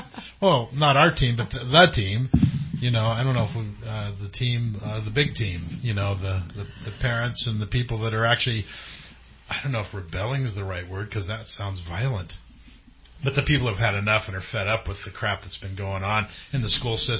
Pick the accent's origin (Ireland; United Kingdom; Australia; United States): Ireland; I'm Irish, so, you know, right?